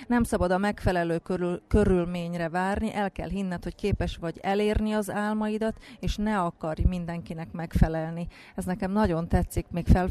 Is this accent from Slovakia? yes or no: yes; Komárno, Nitra Region, Slovakia; ugye komáromi vagyok én, és az ismerőseim többsége is komáromi